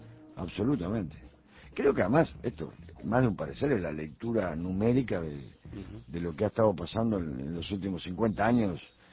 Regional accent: Montevideo, Uruguay; Pero si yo lo sufrí también. Soy ciudadano de Montevideo.

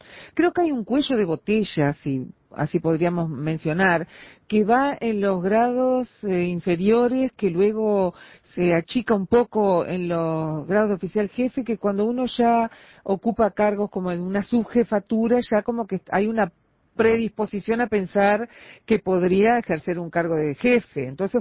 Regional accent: Florida, Uruguay; Soy de Florida.

